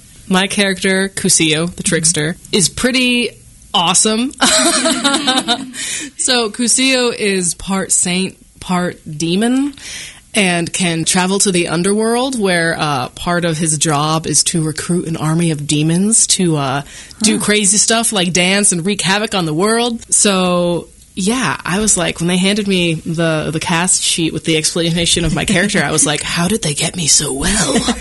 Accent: St. Louis, Missouri, United States; Yeah, so I'm from St. Louis. I actually did my undergrad at UMKC. I'm from a huge Irish Catholic family

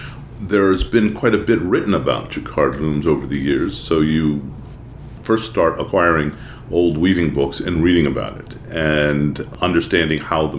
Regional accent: Beverly Hills, Michigan, United States; also from Beverly Hills, Michigan.

